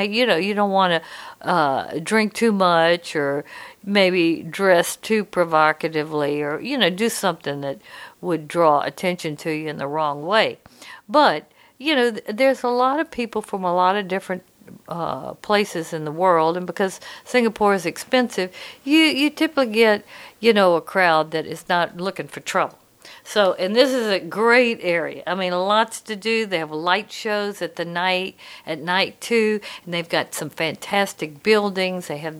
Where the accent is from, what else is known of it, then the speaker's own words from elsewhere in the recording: Louisiana, United States; I'm from Louisiana. I like it spicy.